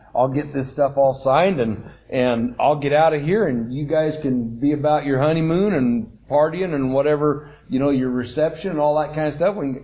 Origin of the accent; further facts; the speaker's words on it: St. George, Utah, United States; I came all the way from St. George, Utah to Eugene, Oregon to marry a young man